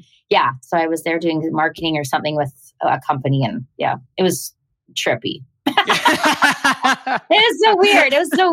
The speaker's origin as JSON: {"language": "English", "country": "Canada", "said": "I'm Canadian."}